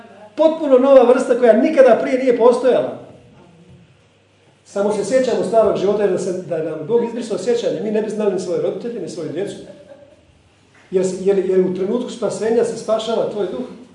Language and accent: Croatian; Dalmatia, Croatia; Kod nas u Dalmaciji postoje divlje biljke.